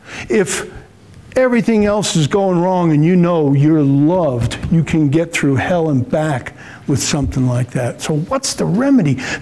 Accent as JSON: {"language": "English", "region": "New York", "country": "United States", "said": "I'm an ex-New Yorker. I'm whacked."}